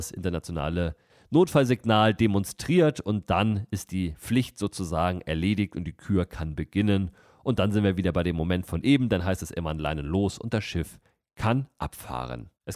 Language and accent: German; Kiel, Schleswig-Holstein, Germany; so ein bisschen was über meine Heimatstadt erzählen darf, was die Gäste dann eben links und rechts im Hafengebiet in der Kieler Förde dann zu sehen bekommen